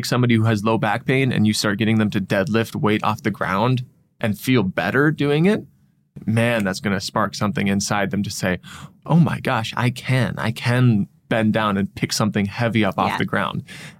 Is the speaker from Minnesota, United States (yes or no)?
yes; Minnesota, United States; accent: Minnesotan; You betcha, to use my Minnesotan accent.